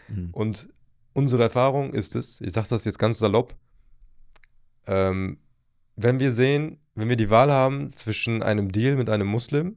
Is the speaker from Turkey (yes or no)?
yes; Turkey; Ich liebe die Türkei. Ich bin selber Türke.